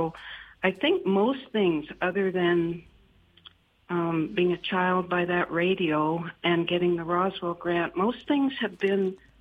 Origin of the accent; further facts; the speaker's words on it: Toronto, Ontario, Canada; born there; I was born in Toronto, and we had a old radio in our dining room. I was born in 1942